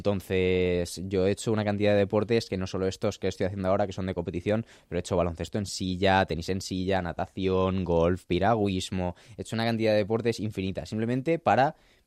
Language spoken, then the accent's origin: Spanish; Canary Islands, Spain; born there; Pues a ver, yo nací en Canarias